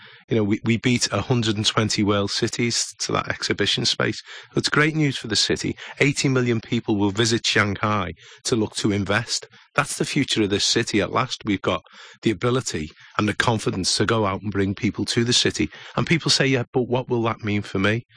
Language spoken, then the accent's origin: English; Liverpool, North West England, United Kingdom; Well, I was born in Wavertree, live in the house now. That was my father's house and my grandfather's house. And I went to school locally.